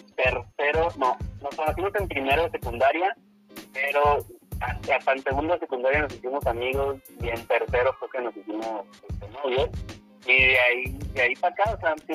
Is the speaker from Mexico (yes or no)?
yes; Manzanillo, Colima, Mexico; yo soy de Manzanillo, Colima, el puerto número 1 de México, se llaman, muy pequeño, es una ciudad muy industrial, prácticamente, entonces, es muy pequeño, Manzanillo es muy chiquito, casi todos se conocen